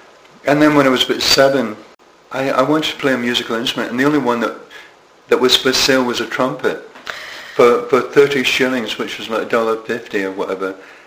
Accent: Greenock, Scotland, United Kingdom; we came from Greenock, and, I mean, Glasgow was like Las Vegas next to Greenock, you know.

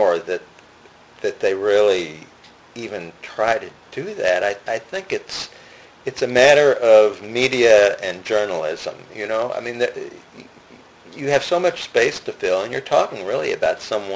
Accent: St. Louis, Missouri, United States; we grew up in St. Louis together.

